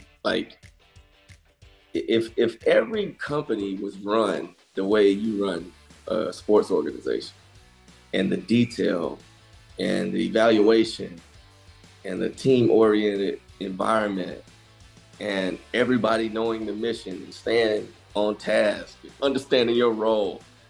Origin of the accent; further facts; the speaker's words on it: Georgia, United States; this is where I grew up in South Georgia.